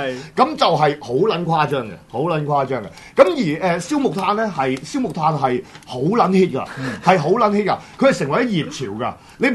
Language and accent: Cantonese; Hong Kong; 尤其是我哋香港人啦